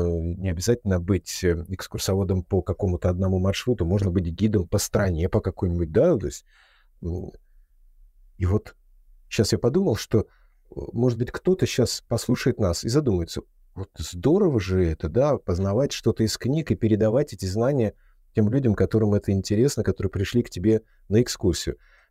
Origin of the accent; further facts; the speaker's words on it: Saint Petersburg, Russia; moved away as an adult; now in Moscow, Russia; в Москве я появился чуть больше 20 лет назад. Я родился в Ленинграде, а уехал уже из Санкт-Петербурга. Есть там такое место, Петродворец. Вот. Есть в Петродворце Старый Петергоф, а там есть Троицкая гора.